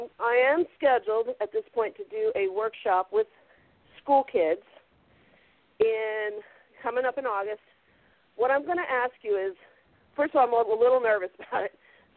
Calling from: New Zealand; Oh, I'm calling from New Zealand. I am your New Zealand fan.

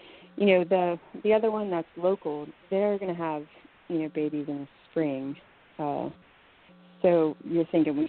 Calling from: Virginia, United States; in Virginia.

